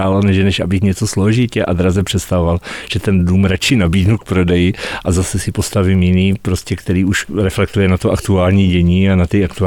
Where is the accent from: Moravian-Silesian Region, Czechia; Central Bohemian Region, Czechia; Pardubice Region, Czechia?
Pardubice Region, Czechia; Pardubice; also born or lived in Olomouc